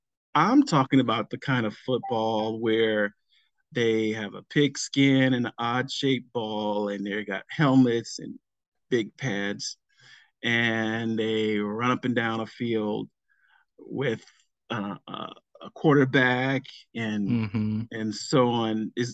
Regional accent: Indiana, United States; And I mean, I was from Indiana.

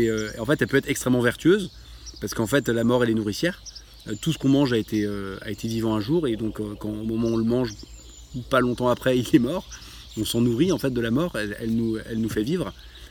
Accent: Rennes, Brittany, France; parce qu'on est rennais à la base, et rennais à 80 km.

